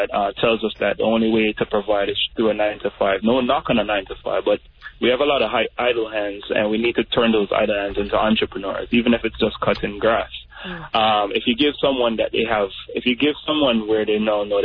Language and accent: English; Jamaica; now in South Florida, United States; Being Jamaican, you see the same thing happening in low-income communities.